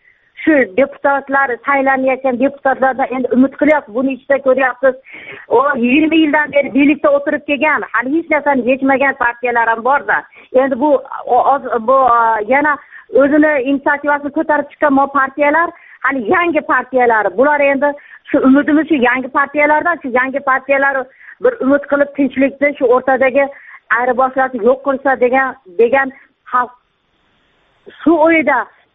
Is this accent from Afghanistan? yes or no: no; Osh, Osh Region, Kyrgyzstan; Men O'sh mana Turondan, O'sh shahrining Turon shaharchasidan.